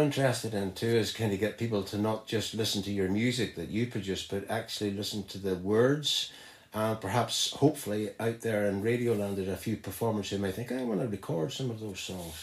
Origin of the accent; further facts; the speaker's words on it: Ireland; now in Bergen, Norway; I grew up in Ireland, here I am in Bergen in Norway